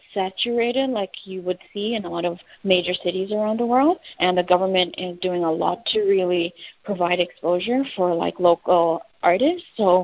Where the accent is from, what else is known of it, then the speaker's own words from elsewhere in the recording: Dubai, United Arab Emirates; also born or lived in Canada / Australia; I was born here. I was born and raised here in Dubai. I did my undergrad in Canada. I went to Australia for my master's degree. And then Dubai is home, so I came back here.